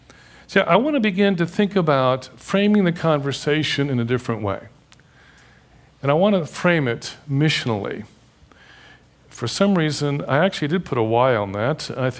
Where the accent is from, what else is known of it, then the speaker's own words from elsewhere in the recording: Houston, Texas, United States; Growing up in Houston, we had friends who were Latins, but they were Cuban Americans